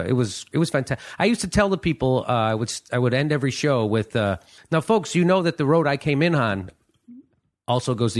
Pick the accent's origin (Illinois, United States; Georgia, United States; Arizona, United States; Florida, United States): Illinois, United States; Chicago; I grew up in Chicago.